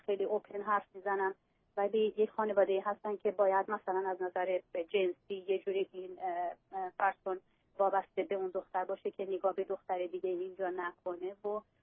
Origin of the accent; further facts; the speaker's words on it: Iran; now in United States; زمانی که از ایران اومدم 5 سال پیش